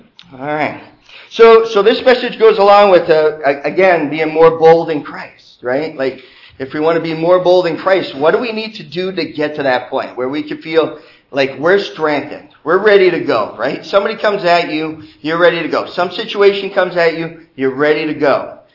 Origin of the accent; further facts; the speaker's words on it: Northeast, United States; I come from the Northeast. It's cold.